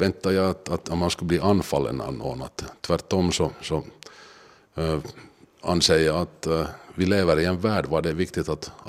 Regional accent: Helsinki, Uusimaa, Finland; Jag är hemma från Helsingfors och bodde barndomen i Munksnäs, gick i Munksnäs i skola och skrev studenten för Lärkan

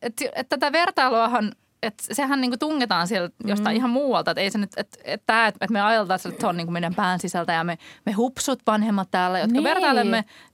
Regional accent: Turku, Southwest Finland, Finland; now in Helsinki, Finland; usein kun olen itse Turusta kotoisin

